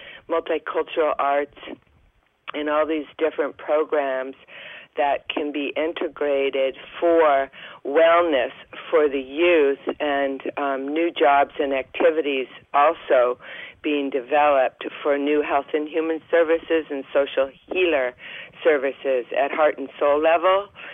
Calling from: Oregon, United States

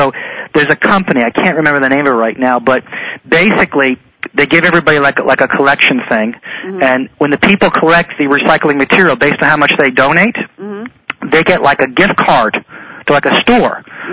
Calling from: Colorado, United States; I am in Colorado.

